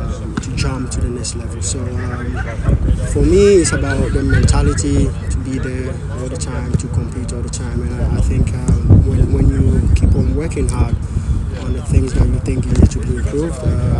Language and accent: English; Ghana; So I look up to a lot of players, but as a Ghanaian, I think I was looking up to ACN that time when he was playing Lyon and he came to Chelsea.